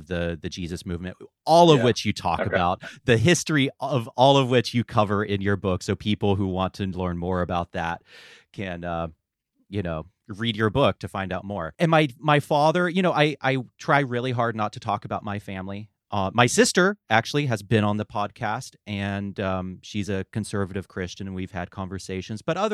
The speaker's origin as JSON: {"language": "English", "town": "Asheville", "region": "North Carolina", "country": "United States", "tie": "born or raised there", "said": "I grew up in Western North Carolina in the Asheville area. Mm-hmm. I grew up in a charismatic evangelical setting, technically Presbyterian"}